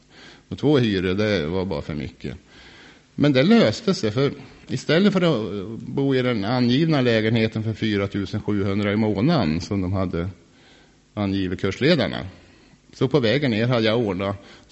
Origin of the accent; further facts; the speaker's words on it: Ränsten, Norrland, Sweden; Jag är ingenting annat än en norrlänning. Jag har inga erfarenheter. Jag kommer från Ränsten.